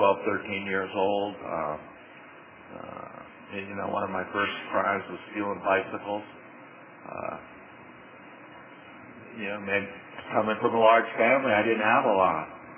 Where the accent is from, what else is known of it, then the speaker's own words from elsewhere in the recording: California, United States; I had wanted it before, and I'm from the Bay Area, you know.